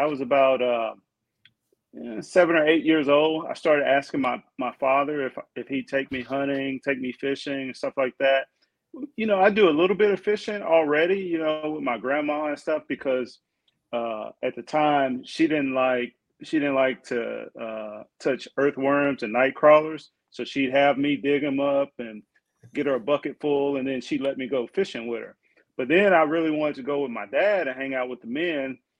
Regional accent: Jackson, Mississippi, United States; I grew up in Mississippi, right? Jackson, Mississippi.

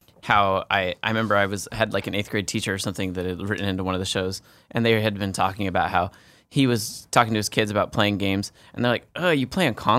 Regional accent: United States; You have to, remember, I'm American.

